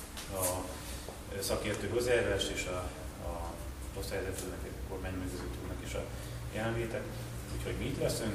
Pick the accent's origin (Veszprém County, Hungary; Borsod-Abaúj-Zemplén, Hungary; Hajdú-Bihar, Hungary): Hajdú-Bihar, Hungary; Debrecen; én jó magam is debreceni vagyok